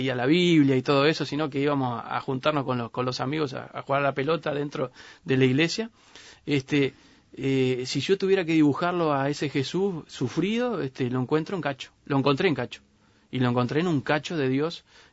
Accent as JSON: {"language": "Spanish", "country": "Uruguay", "said": "yo soy un ciudadano uruguayo"}